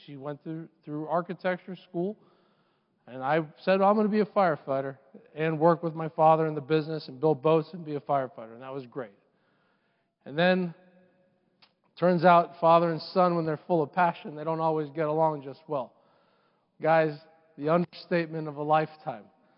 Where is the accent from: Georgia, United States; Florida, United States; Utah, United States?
Florida, United States; And growing up in South Florida, you also come up with many things that, unfortunately, people start to get lost in.